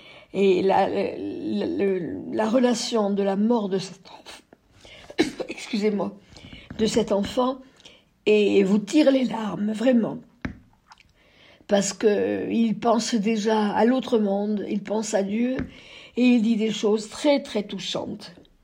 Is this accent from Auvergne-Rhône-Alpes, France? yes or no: no; Corsica, France; chez nous en Corse aussi, on avait des maires